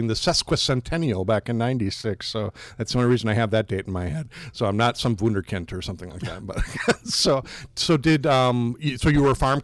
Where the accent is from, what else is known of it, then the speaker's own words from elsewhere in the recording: Milwaukee, Wisconsin, United States; I remember being a kid growing up in Milwaukee and people saying, oh, you old farmer